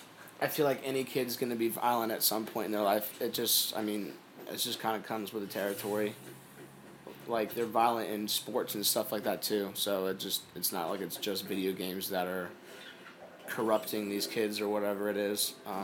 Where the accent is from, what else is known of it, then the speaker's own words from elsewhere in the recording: Percival, Virginia, United States; Percival, Virginia.